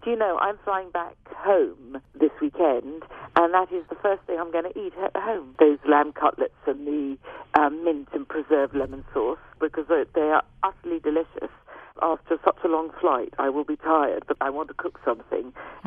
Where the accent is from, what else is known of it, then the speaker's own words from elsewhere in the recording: United Kingdom; I'm British.